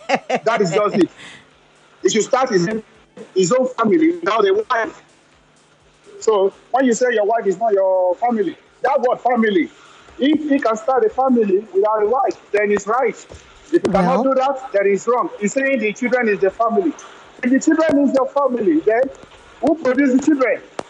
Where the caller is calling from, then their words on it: Poland; I'm calling from Poland.